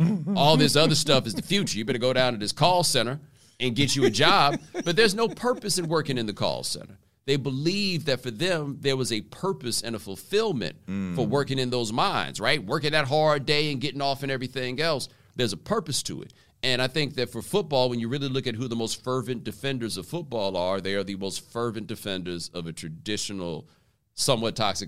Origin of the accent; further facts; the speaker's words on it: Texas, United States; and I'm from Texas, so I've seen this with my own eyes, kids in Texas playing football.